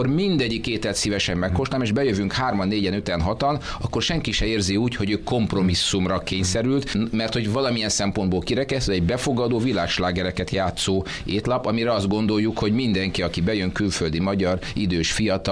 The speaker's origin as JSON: {"language": "Hungarian", "region": "Budapest", "country": "Hungary", "said": "mi budapestiként majdnem mindnap elhadunk ezen épületek előtt"}